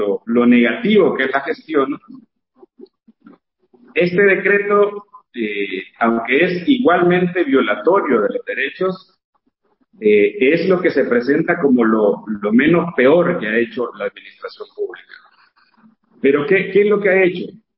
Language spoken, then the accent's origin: Spanish; Honduras; para los que somos de Honduras la conocemos